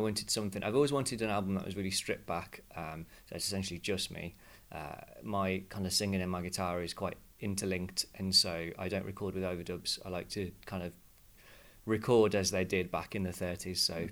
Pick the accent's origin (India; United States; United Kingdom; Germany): United Kingdom; West Midlands; now in Birmingham, United Kingdom; I'm from the Black Country originally, and I now live in Birmingham.